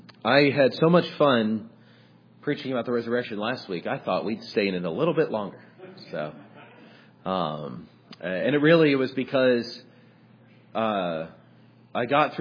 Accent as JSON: {"language": "English", "region": "California", "country": "United States", "tie": "born or raised there", "said": "and I grew up in Southern California, we didn't really do college football."}